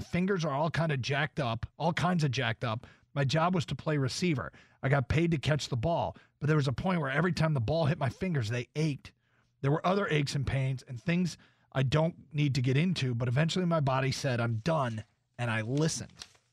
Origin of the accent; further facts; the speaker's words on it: Georgia, United States; Growing up in Georgia, cold weather activities were a novel concept to me.